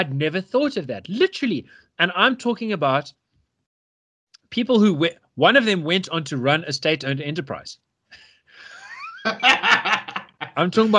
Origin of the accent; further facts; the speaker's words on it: South Africa; moved away as an adult; now in United States; having lived in America for just about 6 years. And coming from the outsider's perspective, you know, as a South African